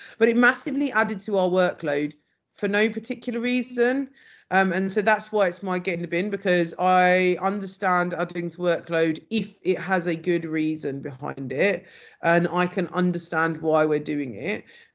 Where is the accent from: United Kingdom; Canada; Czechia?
United Kingdom; as British people